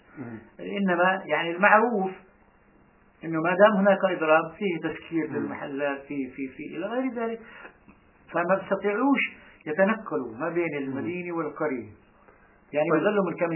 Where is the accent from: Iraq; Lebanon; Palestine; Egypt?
Iraq; كان مع جماعه وخيلهم موجود عندنا في العراق.